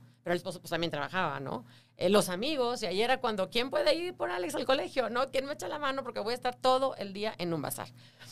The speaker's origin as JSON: {"language": "Spanish", "town": "Tampico", "region": "Tamaulipas", "country": "Mexico", "moved": "yes", "lives_now": "Mexico City, Mexico", "said": "Me vine para acá al DF, me salí de Tampico, de provincia."}